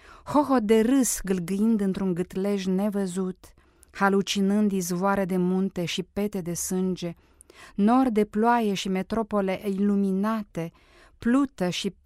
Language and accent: Romanian; Bacău County, Romania; born there; m-am născut, de fapt, lângă Bacău, într-un sat unde părinții mei, pe atunci ingineri silvici, lucrau într-o mare pădure